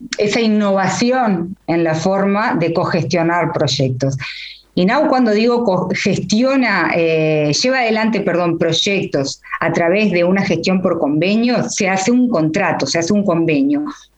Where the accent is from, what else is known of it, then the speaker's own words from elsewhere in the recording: Uruguay; es un plan que nos enorgullece como uruguayos